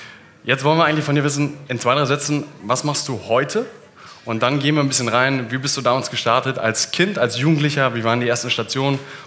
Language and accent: German; Hamburg, Germany; denn wir kommen aus Hamburg